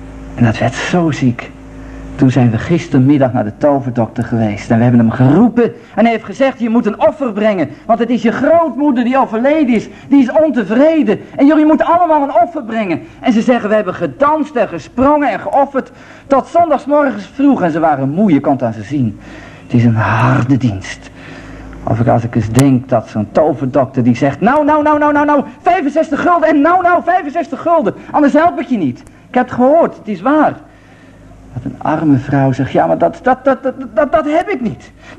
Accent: Netherlands; Dat zo ver gaat ook in Holland, waar ik vandaan kom, is dat nog.

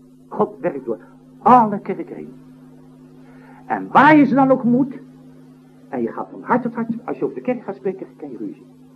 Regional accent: Scheveningen, South Holland, Netherlands; ik kom uit Scheven, dus, ja, dat vissersbloed zit erin

